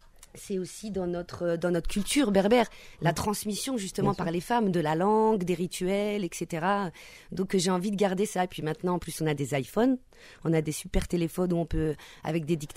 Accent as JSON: {"language": "French", "town": "Angoulême", "region": "Nouvelle-Aquitaine", "country": "France", "said": "Moi, je suis née à Angoulême, voilà, là, je suis charentaise berbère."}